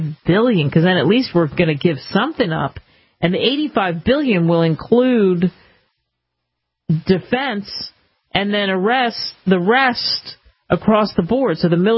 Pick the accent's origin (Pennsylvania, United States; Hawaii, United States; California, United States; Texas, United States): Pennsylvania, United States; Philadelphia; Growing up in Philly and being right there, walking by Independence Hall all the time when I was a kid